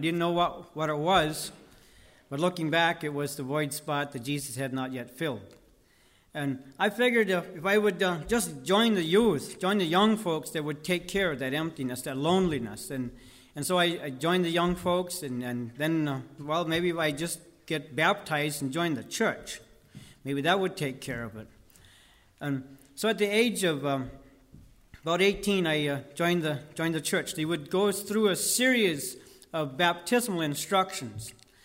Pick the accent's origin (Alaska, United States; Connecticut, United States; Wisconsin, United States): Wisconsin, United States; Medford; also born or lived in Chautauqua, Wisconsin; So I was born in Medford, Wisconsin, and at about the age of 11, I think it was 80, in the spring of 87, my dad moved to Chautauqua, Wisconsin.